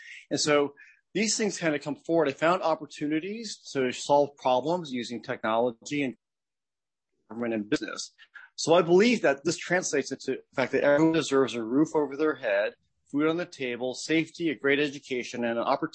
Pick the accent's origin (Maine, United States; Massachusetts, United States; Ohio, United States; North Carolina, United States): Ohio, United States; Akron; also born or lived in Atlanta, Georgia; So I was born in Jim Crow Atlanta. I grew up in an all-white school district in Akron, Ohio.